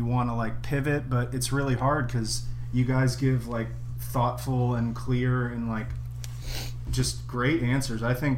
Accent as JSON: {"language": "English", "region": "Florida", "country": "United States", "said": "Hasn't worked so well in my home state of Florida, but probably has a lot to do with our governor."}